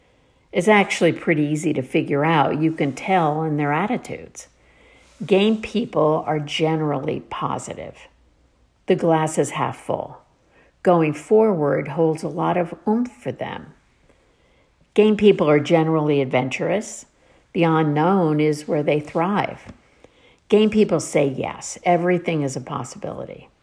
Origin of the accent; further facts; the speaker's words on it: Massachusetts, United States; She's from California. I'm from Massachusetts.